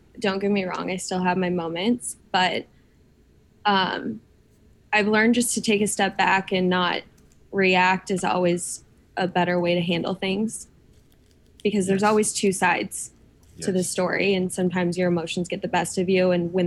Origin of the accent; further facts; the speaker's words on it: Des Moines, Iowa, United States; now in Nashville, United States; Good. I mean, I lived in Des Moines, which is the biggest city in Iowa.